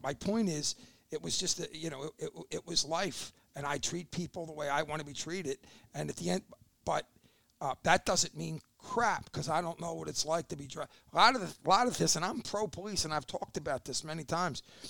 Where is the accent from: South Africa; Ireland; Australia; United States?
United States; Philadelphia, Pennsylvania; So I grew up in East Falls. I live three doors down from the house I grew up in.